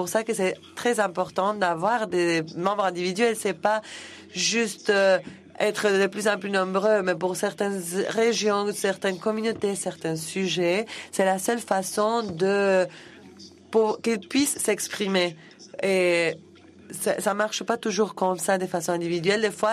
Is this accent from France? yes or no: no; Bhutan